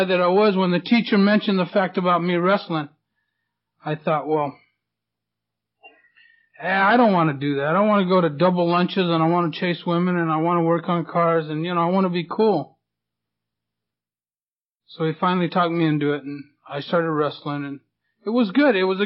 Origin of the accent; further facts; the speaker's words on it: Vallejo, California, United States; I'm from Vallejo. We're tough.